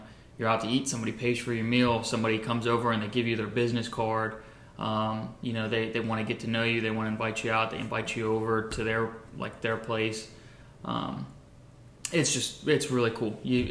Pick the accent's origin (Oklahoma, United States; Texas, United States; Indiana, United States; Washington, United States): Washington, United States; Whidbey Island; born there; also born or lived in Maryland / Guam / Rhode Island; I was born in Whidbey Island, Washington. I grew up moving around a whole lot.